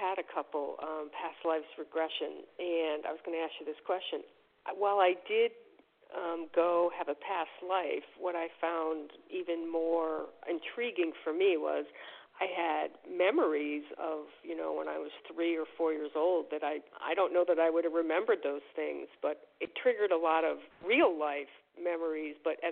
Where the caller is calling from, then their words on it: Connecticut, United States; I'm calling from Connecticut.